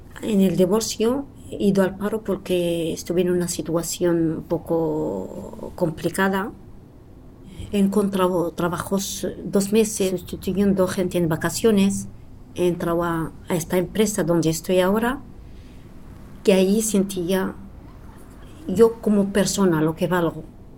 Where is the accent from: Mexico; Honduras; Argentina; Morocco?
Morocco; Marrakesh, Marrakesh-Safi; moved away; also born or lived in Al Haouz; Nací en Marrakech. He nacido en un pueblo que se llama Al Haouz, pero he crecido en Marrakech, el centro.